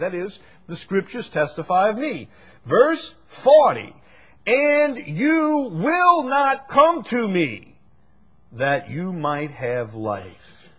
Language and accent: English; Chalmette, Louisiana, United States; I'm kind of a simple guy. I'm from Chalmette.